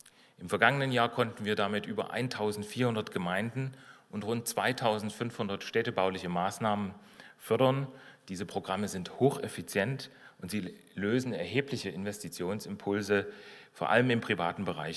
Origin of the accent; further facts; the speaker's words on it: Dresden, Saxony, Germany; Ich selber bin aus Dresden, wie Sie wissen